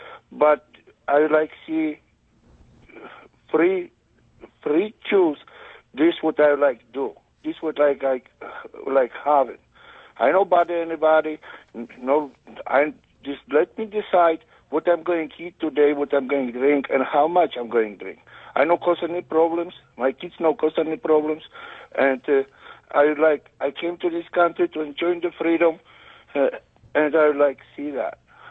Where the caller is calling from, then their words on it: Bethel, Alaska, United States; English is a second language; I'm calling from Bethel, Alaska. I live in Bethel for 28 years and running small business for 25 years.